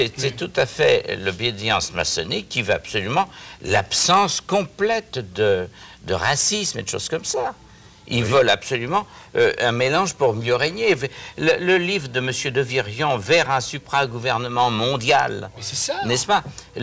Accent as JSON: {"language": "French", "country": "France", "said": "moi, lorsque je suis français, lorsque je viens au Québec, j'ai l'impression d'être en France."}